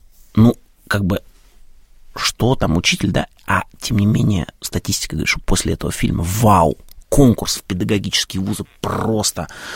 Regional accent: Moscow, Russia; я родился в Хамовниках, была там булочная на Плющихе.

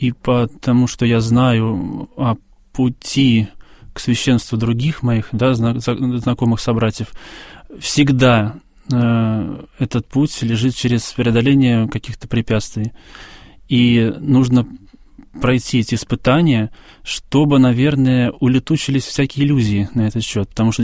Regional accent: Zarechye, Moscow Oblast, Russia; я 2,5 года, почти 3 года был певчим в домовом храме поселка Заречье, где вот я родился и вырос в Одинцовском районе.

